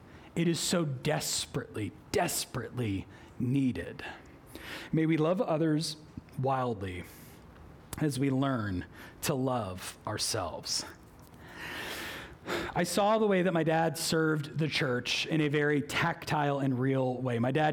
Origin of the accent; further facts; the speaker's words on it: Boston, Massachusetts, United States; And the Baptist church that I grew up in Boston trusted him with a big bag of coins.